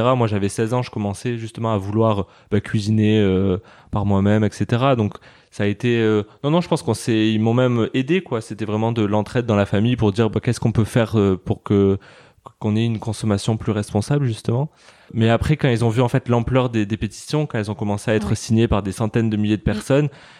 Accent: Canada; Mais du coup, j'ai grandi au Canada et je pense que ça m'a donné un autre regard aussi sur la nature.

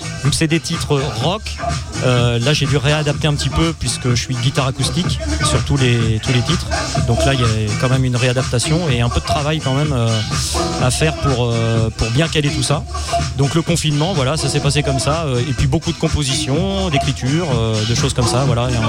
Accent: Châteauroux, Centre-Val de Loire, France; now in Grenoble, France; je suis venu sur Grenoble parce que je suis originaire de Châteauroux dans le centre de la France, entre Bourges, Orléans et Tours.

